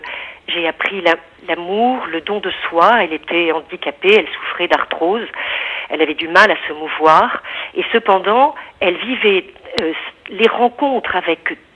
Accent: Djibouti; Oui, je suis née à Djibouti, sur vraiment un territoire assez petit, dans des conditions pittoresques

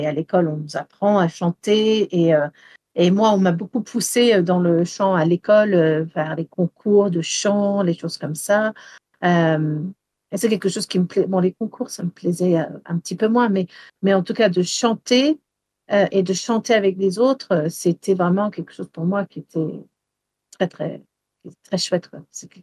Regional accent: Wales, United Kingdom; first language English; French is a second language; je chante aussi en gallois. Donc, une langue que je maîtrise un petit peu moins bien. Mais j'ai été à l'école en gallois, j'ai quand même étudié le gallois jusqu'au bac.

